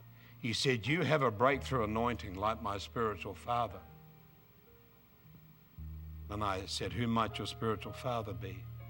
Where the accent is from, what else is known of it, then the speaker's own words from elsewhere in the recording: New Zealand; because I come from New Zealand, and we have something like 4 million sheep, bigger population of sheep than people.